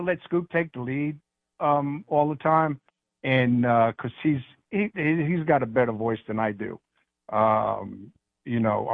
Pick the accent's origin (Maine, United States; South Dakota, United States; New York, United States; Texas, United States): New York, United States; accent: New York; New York, they also tell me I have an accent, that I got to start watching gangster movies to get my accent back.